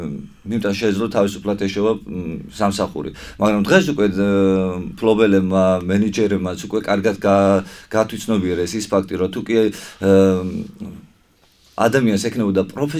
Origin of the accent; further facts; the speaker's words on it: Adjara, Georgia; აი ჩვენი კუთხეა ეს დასავლეთ საქართველოს კერძო აჭარა, მოიხსენებათ ზან ისე საკურორტო ზოლი არის და ტურისტებსაც ძალიან ხშირად სტუმრობენ.